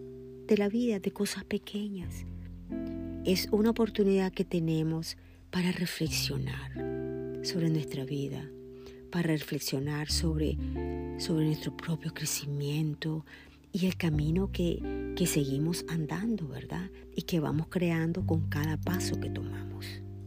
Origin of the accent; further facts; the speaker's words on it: Nicaragua; siendo yo nicaragüense, el relleno nica es deliciosísimo